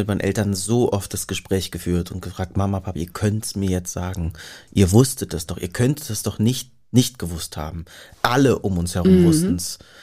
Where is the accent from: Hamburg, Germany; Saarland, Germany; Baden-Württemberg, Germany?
Hamburg, Germany; 040 haben wir als Vorwahl, ist uns ganz wichtig.